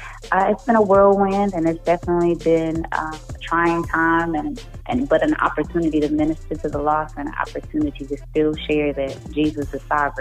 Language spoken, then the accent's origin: English; Dallas, Texas, United States; From Dallas. I am born and raised Dallas, Texas.